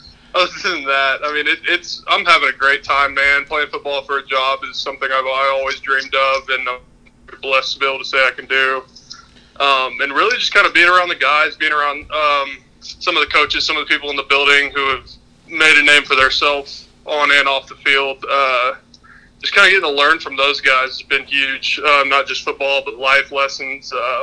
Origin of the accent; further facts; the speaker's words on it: Brenham, Texas, United States; It was in Houston, so as y'all know, I'm from Brenham, so that's about an hour and a half from the stadium.